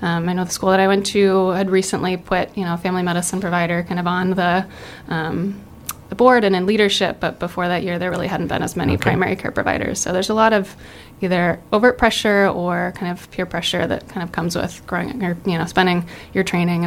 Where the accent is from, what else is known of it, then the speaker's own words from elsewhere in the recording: Michigan, United States; Yeah, so I am from Michigan, born and raised. I did all of my schooling in Michigan. So I was from kind of the southwest part of the state next to Lake Michigan.